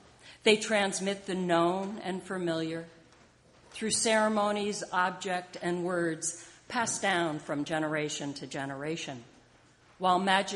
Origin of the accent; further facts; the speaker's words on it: Hamden, Connecticut, United States; part of a ridge that runs through my hometown of Hamden down to Long Island Sound.